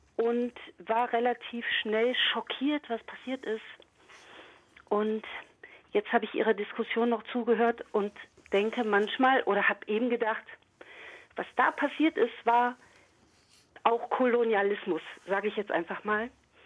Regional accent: Rhineland, Germany; moved away as an adult; now in Berlin, Germany; Ich muss dazu sagen, dass ich 1989 mit Anfang, Mitte 20 nach West-Berlin gezogen bin. Ich bin nämlich aus dem Rheinland

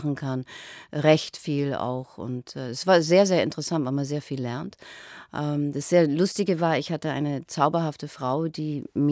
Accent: Vienna, Austria; Das ist die Wiener Herkunft auch. Das ist ja, ich bin ja in Grinzing groß geworden, wo die Heurigen sind.

